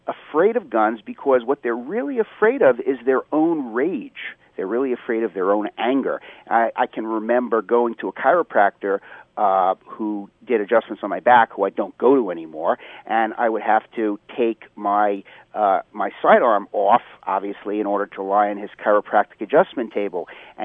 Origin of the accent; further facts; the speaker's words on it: Pennsylvania, United States; that I've had a carry permit in my home state of Pennsylvania